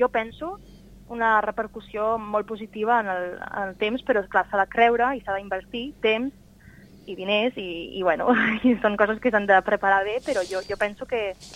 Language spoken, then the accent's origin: Catalan; France; O sigui, sigui a Catalunya o jo, que sóc de França, ho veig també a França